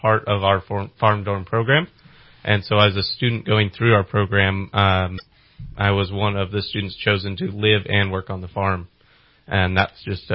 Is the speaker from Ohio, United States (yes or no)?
no; Arcata, California, United States; So I was raised and born in Humboldt County, California, in Arcata. That's where I went to high school.